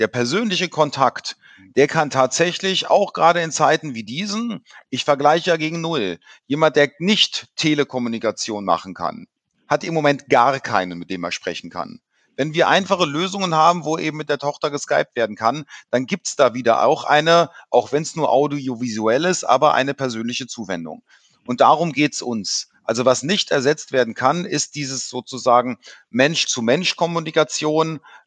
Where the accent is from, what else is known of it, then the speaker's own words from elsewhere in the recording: Rhineland, Germany; born there; als gebürtiger Rheinländer